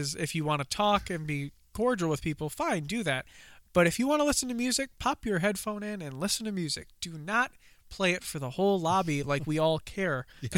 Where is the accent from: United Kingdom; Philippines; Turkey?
Turkey; I am white. While my husband is an immigrant to my country, I was born and raised in Turkey.